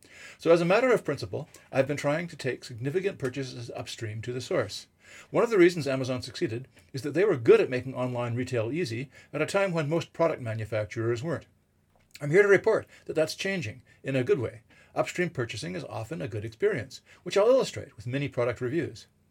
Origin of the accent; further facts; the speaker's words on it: Vancouver, British Columbia, Canada; Vancouver, my hometown, has a lot of pretty great small breweries.